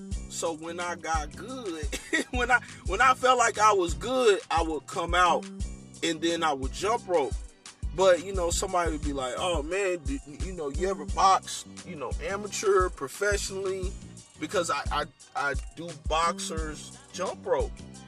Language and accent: English; Plano, Texas, United States; For people who don't know, I am from Plano, Texas. I am in Texas.